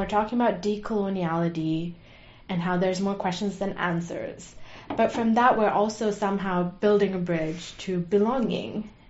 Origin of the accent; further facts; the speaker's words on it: India; Every time I tell someone I'm from India